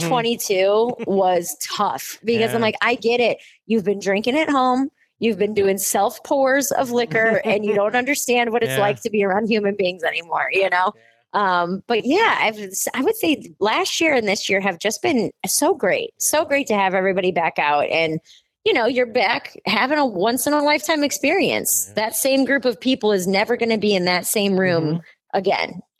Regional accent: New York, United States; I'm coming from New York. I'm like, okay, well, I could go home for the weekend. I could see my family.

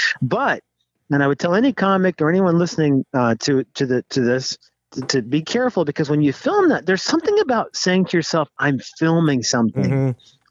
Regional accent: the South, United States; about growing up in the South, growing up in a big family.

